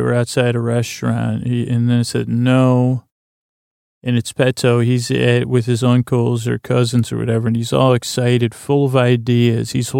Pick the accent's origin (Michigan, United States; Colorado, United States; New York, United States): New York, United States; Syracuse; But I knew in Cooperstown, near where I grew up in Syracuse, there was one of those giants they had discovered